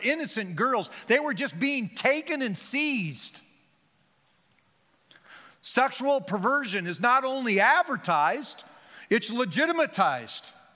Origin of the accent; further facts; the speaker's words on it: Carroll, Iowa, United States; Number three, my hometown, Carroll, Iowa.